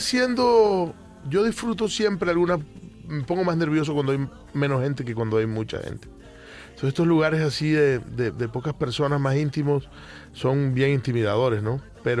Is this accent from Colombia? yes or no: yes; Caribbean coast, Colombia; al menos a la parte de la costa norte donde yo soy. Somos muy cálidos